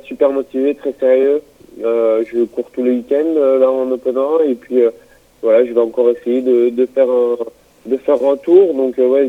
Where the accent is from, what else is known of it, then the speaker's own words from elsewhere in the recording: Pays de la Loire, France; C'est vraiment les fers de lance chez nous en Vendée, ouais.